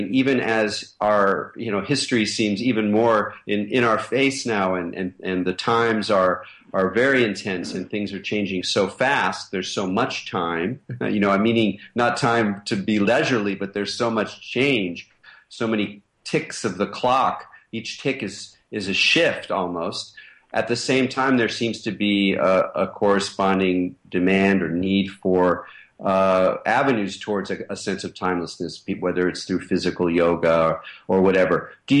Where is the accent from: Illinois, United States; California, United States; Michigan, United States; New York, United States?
California, United States; I'm a man, I'm a Californian, I'm 47 years old